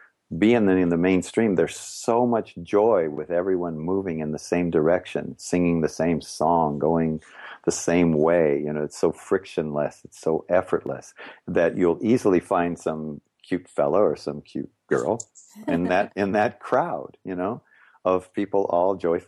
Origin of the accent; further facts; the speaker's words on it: New York, United States; I'm from New York when all this would go on